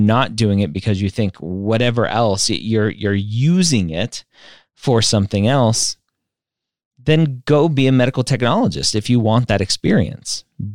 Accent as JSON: {"language": "English", "region": "California", "country": "United States", "said": "Although I am from Southern California, so I should be a surfer dude."}